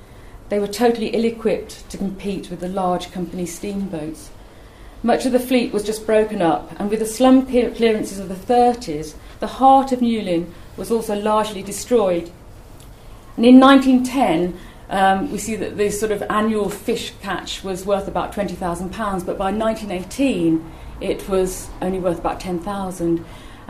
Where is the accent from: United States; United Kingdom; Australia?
United Kingdom; Looe, South West England; because I'm from Loo as well.